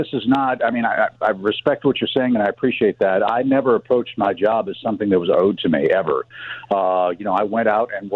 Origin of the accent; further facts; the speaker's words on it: St. Louis, Missouri, United States; Yeah, I grew up in St. Louis, went to high school there.